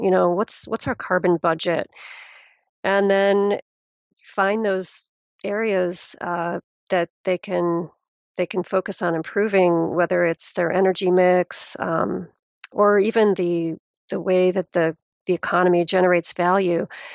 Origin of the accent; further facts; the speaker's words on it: United States; being an American, I'm often obviously dismayed at how backward our federal government has been.